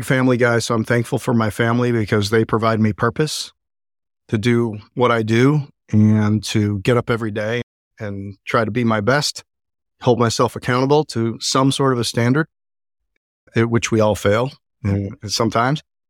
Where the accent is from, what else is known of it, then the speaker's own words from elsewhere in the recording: Chicago, Illinois, United States; now in Boone, United States; I came out there from Chicago. So a little culture shock for everybody involved, but it was great.